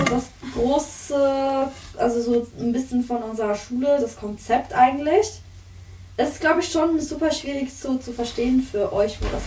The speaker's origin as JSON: {"language": "German", "country": "Switzerland", "said": "Ihr wisst jetzt, woher wir kommen. Wir kommen jetzt aus der Schweiz."}